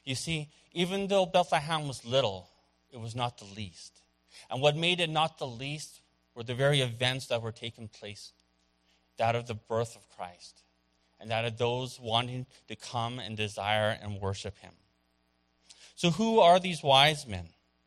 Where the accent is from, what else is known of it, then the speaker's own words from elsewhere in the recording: Canada; And I told them I was from Canada.